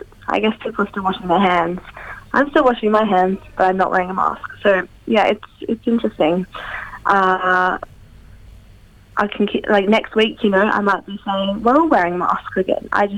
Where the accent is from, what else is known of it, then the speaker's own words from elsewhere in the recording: Adelaide, South Australia, Australia; I'm from Adelaide, so it's like Adelaide City and Adelaide suburbs are, you know, quite distant from each other.